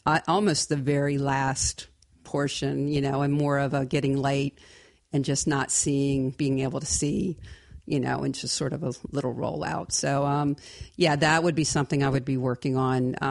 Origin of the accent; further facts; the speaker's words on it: East Coast, United States; also born or lived in Florida; Well, you're from the East Coast and I'm from the East Coast. So lived in Florida for a while